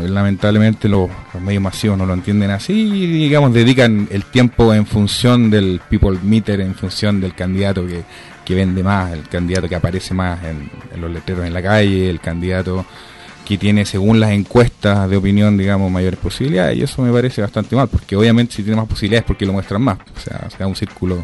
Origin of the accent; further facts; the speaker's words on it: San Miguel, Santiago Metropolitan Region, Chile; respecto a mí, bueno, yo soy un hijo de esta comuna, soy un hijo de San Miguel. Mi abuela vivió acá en calle Pirámide, en San Miguel, mi abuela paterna.